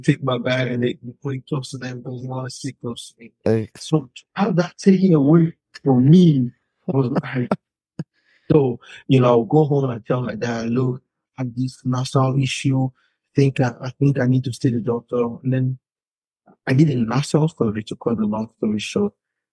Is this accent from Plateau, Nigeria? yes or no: no; Lagos, Nigeria; Because, you know, obviously, I'm from Lagos. I have a sister in Buffalo.